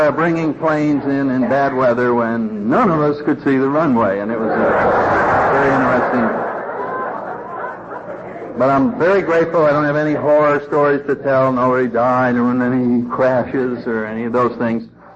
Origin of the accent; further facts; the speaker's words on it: Connecticut, United States; I don't know about you all, but I grew up in Connecticut and at our neighborhood bar, we had a code of ethics that you didn't have in the outside world.